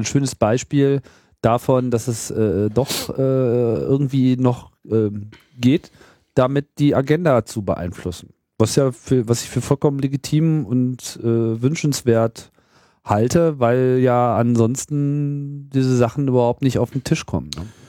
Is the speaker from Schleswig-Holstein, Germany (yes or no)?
no; Hannover, Lower Saxony, Germany; Ich komme aus Hannover. Ich komme aus der neutralen Zone.